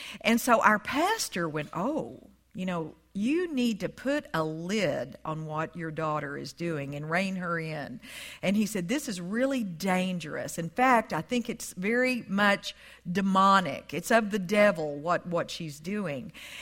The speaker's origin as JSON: {"language": "English", "region": "Texas", "country": "United States", "tie": "born or raised there", "accent": "Texas", "said": "I was raised in Texas. And you may can tell from my accent, it's not Ohio."}